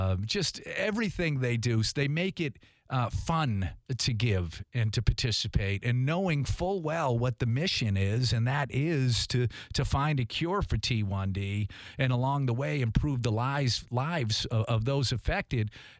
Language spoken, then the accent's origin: English; Northeast, United States; I had a trip to visit some family members, as I'm originally from the Northeast.